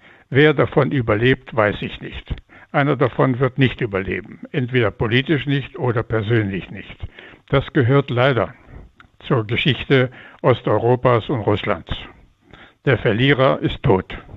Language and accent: German; Poland; Ich komme aus Polen, deshalb bin ich also ein bisschen östlicher noch orientiert.